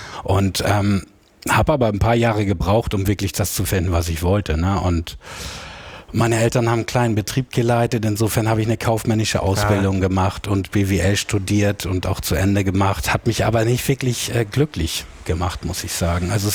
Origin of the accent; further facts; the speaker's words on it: Kiel, Schleswig-Holstein, Germany; Ich bin in Kiel groß geworden